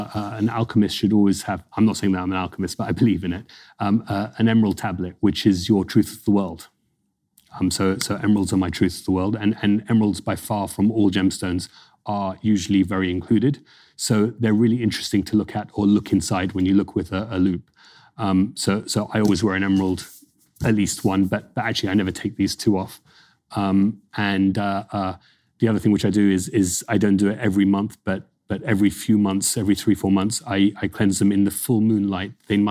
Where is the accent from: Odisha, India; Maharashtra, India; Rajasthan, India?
Rajasthan, India; Jaipur; We come from Jaipur.